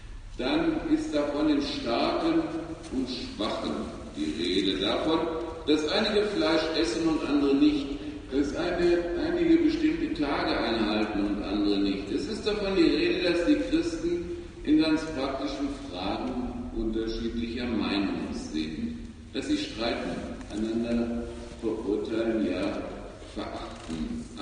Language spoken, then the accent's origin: German; North Rhine-Westphalia, Germany; In Ostwestfalen, wo ich herkomme, ursprünglich, da war früher ein Zentrum der Zigarrenherstellung.